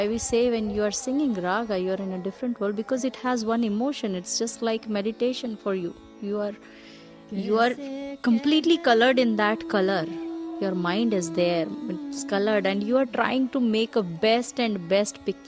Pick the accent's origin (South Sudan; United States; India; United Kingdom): India; North India; I come from North Indian classic, North Indian family.